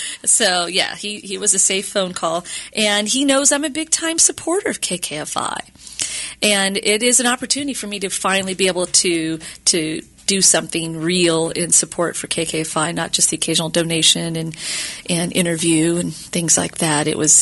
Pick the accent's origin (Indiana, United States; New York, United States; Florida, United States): Indiana, United States; I'm from Indiana. That's how I know that.